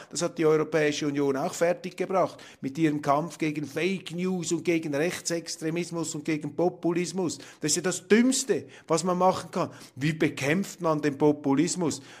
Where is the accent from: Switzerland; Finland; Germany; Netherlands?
Switzerland; ich sage jetzt mal ganz auch überheblich und super arrogant als Schweizer